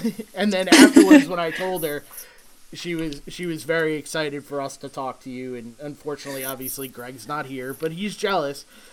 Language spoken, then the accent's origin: English; New York, United States; But deep down, I am a New Yorker, so deep down, I am an asshole.